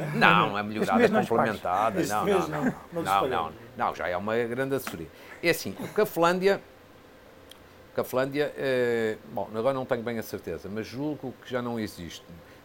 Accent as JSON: {"language": "Portuguese", "town": "Fafe", "region": "Braga", "country": "Portugal", "said": "são três cafés da minha terra, de Fafo."}